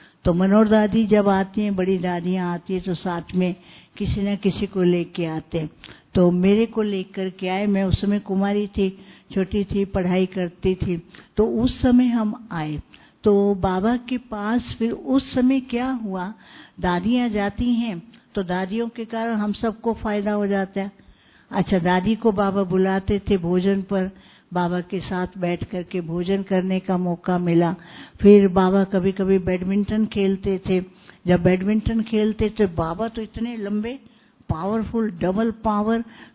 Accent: Karnal, Haryana, India; हमें याद आता है हम करनाल से हैं, करनाल में थे

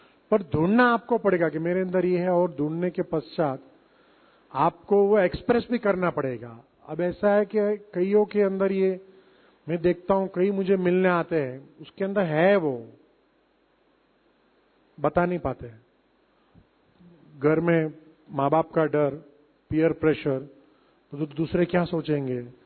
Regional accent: Mumbai, Maharashtra, India; मैं मुंबई शहर से हूं, बहुत सारे डीजे है वहां पे

